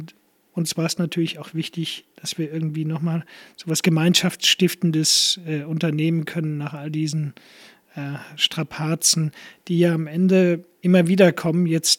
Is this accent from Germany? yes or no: yes; Rhineland-Palatinate, Germany; Ich komme ja aus dem Ahrtal